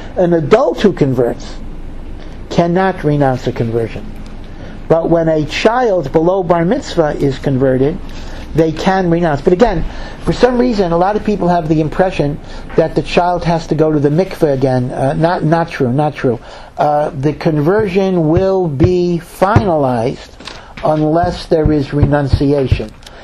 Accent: Washington, D.C. area, United States; now in Israel; Now, I know, I came from the Washington area, and for many years, I was involved with a day school.

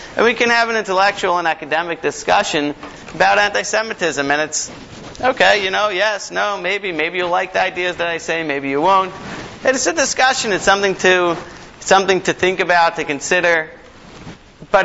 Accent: Baltimore, Maryland, United States; also born or lived in Sharon; I moved here via, I grew up in Baltimore, learned in the yeshiva in Ner Yisrael, like so many others here. I spent the last 3 years in the Boston area in a town called Sharon in a mini kollel there.

